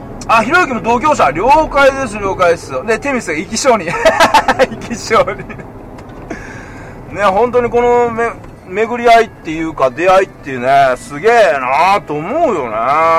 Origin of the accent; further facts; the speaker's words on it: Sakai, Osaka, Japan; もね、地元大阪で、大阪の堺なんでね。